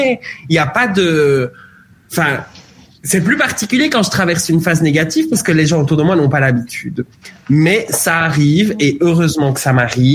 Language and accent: French; Liège, Wallonia, Belgium; now in Brussels, Belgium; J'ai grandi en Belgique, évidemment, et j'y resterai à vie, je crois, parce que j'adore mon pays. Mais de base, je suis pas du tout de Bruxelles. Je suis du côté de Liège, et c'est vrai que je suis arrivée ici par amour et pour d'autres raisons.